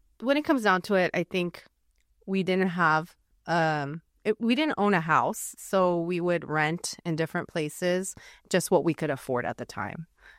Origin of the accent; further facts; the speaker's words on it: Los Angeles, California, United States; English is a second language; I was born in Los Angeles, and I started kindergarten not speaking any English. I remember it was a bit of a struggle, but I do love being bilingual now. And I went to school in LAUSD.